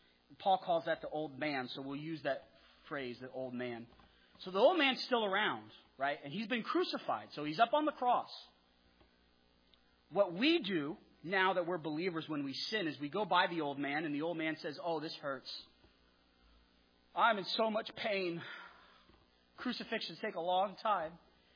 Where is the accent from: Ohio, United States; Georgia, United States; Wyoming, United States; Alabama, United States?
Wyoming, United States; I celebrate the fact that I'm from Wyoming. I enjoy that. I don't forget that.